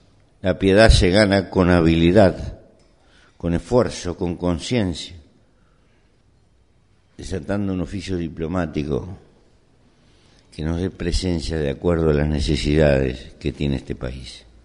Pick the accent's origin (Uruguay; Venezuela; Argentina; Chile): Uruguay; somos embajadores del Uruguay